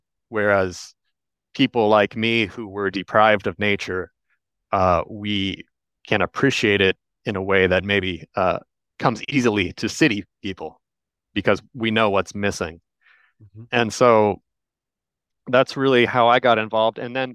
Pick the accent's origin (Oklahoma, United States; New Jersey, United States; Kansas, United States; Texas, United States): Kansas, United States; Kansas City; now in Upper Peninsula, United States; Well, I'm a great example of somebody who moved to the Upper Peninsula from out of state because I grew up in Kansas City, Kansas, which is, you know, there's very nice people here, but it's concrete and cornfield country.